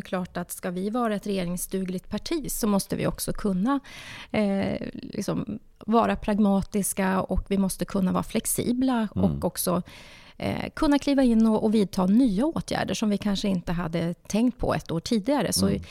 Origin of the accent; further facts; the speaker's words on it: Norrbotten County, Sweden; jag är uppvuxen i arbetarklass i Norrbotten.